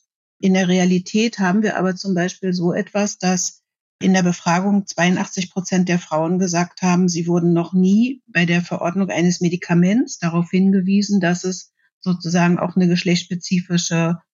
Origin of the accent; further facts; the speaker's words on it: Magdeburg, Saxony-Anhalt, Germany; Ich bin also in Magdeburg aufgewachsen, habe da die ersten 27 Jahre meines Lebens also im Osten verbracht